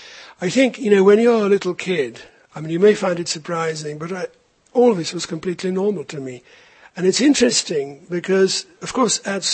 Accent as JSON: {"language": "English", "region": "London", "country": "United Kingdom", "tie": "born there", "said": "The story is that I was born in London. I was born in May 1948."}